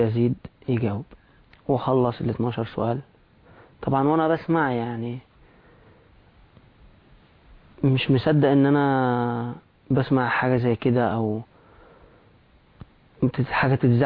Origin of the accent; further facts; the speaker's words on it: Alexandria, Alexandria Governorate, Egypt; أنا مصري من اسكندرية، بس الفترة اللي أنا أسلمت فيها كنت في القاهرة.